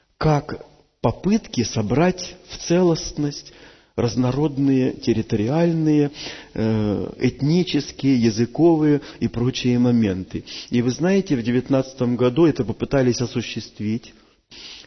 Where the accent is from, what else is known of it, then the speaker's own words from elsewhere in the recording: Russia; Значит, она украинка, я россиянин.